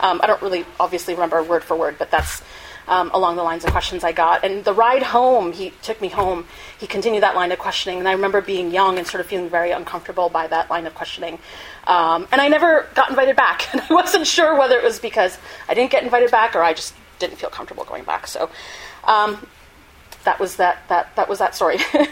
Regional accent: Brookline, Massachusetts, United States; when I was growing up in Brookline, I attended the Brookline Public Schools, and I was literally one of four or five South Asians at my school

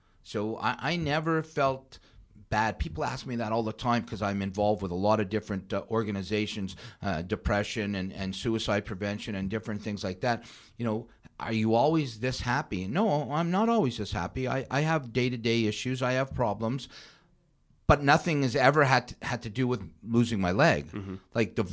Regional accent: Toronto, Ontario, Canada; And you know, I think as a Torontonian, I think it's really important for our young leaders to really impress our politicians to.

